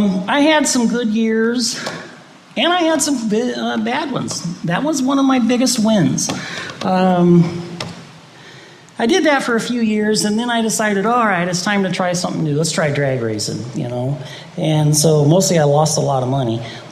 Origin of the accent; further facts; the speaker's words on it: Barberton, Ohio, United States; Then I heard that my hometown track of Barberton Speedway was opening back up just last year, because it's been closed for a few years.